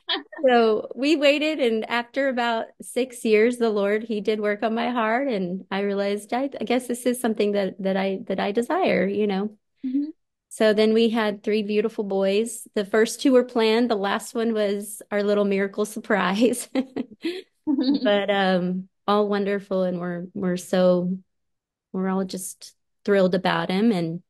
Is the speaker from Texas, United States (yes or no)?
yes; Odessa, Texas, United States; moved away as an adult; now in St. Louis, United States; I'm originally from Odessa, Texas, born and raised. I left there when I was 20, moved to St. Louis, Missouri.